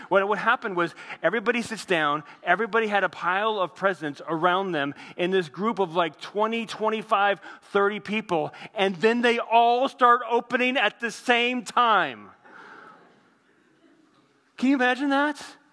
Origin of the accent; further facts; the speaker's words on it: Midwest, United States; The way that we did Christmas gifts growing up, we always got to open one gift Christmas Eve after we came home from Christmas Eve service. And it was in the Midwest